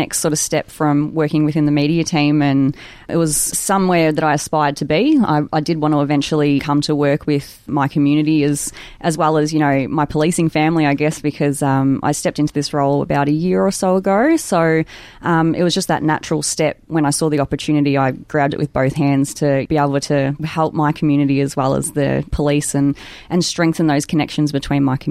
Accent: Broadford, Victoria, Australia; Yeah, well, Broadford is a very, very small town up the Hume.

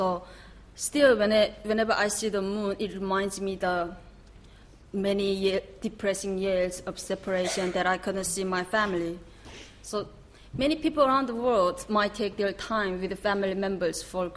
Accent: North Korea; born there; English is a second language; I was born in North Korea because of the scene I was being born in there. I am one of the lucky North Korean defectors

